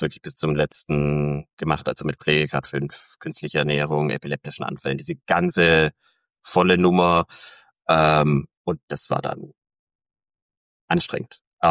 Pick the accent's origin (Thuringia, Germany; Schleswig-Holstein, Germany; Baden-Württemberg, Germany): Baden-Württemberg, Germany; Aalen; moved away as an adult; also born or lived in Berlin; ich bin in Aalen groß geworden.